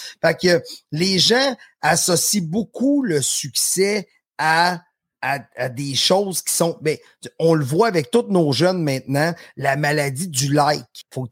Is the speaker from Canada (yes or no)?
yes; Victoriaville, Quebec, Canada; Je retournais à Victoriaville, mon patelin.